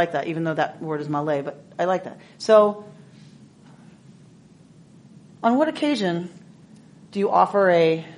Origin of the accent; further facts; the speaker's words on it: the South, United States; maybe that's because I'm from the South, but our automatic speech pattern is to say, how are you, to people we are not intimate with.